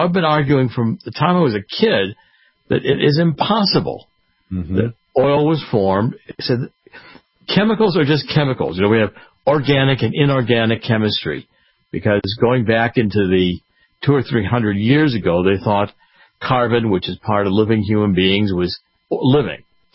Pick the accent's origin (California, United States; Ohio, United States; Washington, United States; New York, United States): Ohio, United States; Cleveland; you know, I was raised in Cleveland. Well, Cleveland had a great natural history museum